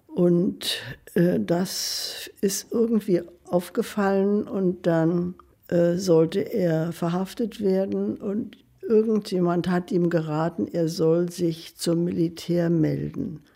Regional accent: Zossen, Brandenburg, Germany; aber in Zossen war ich, es war immer meine Heimat.

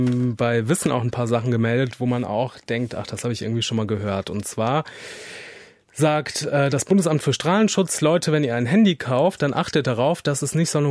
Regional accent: Siegen, North Rhine-Westphalia, Germany; Ich komme ja aus Siegen

